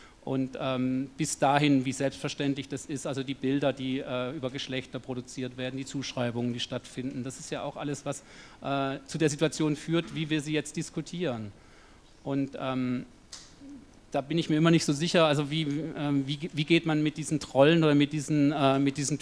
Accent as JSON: {"language": "German", "country": "Switzerland", "said": "also in der Schweiz, wo ich herkomme, jetzt war diese Debatte um die Minarette"}